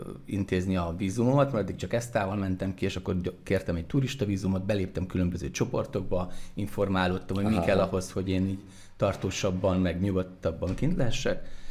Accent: Debrecen, Hajdú-Bihar, Hungary; ugye debreceniek vagyunk, és egyre távolabb kellett menni

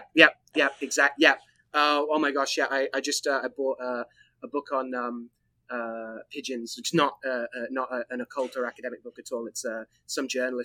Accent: Birmingham, West Midlands, United Kingdom; I grew up in Birmingham. It's where my folks and my sister and stuff and a lot of family still are, in the West Midlands

